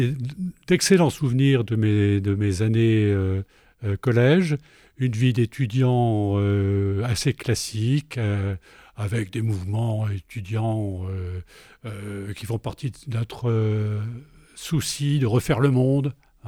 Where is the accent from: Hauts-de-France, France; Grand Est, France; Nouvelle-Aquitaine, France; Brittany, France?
Hauts-de-France, France; rejoindre ma région d'origine, qui était le nord de la France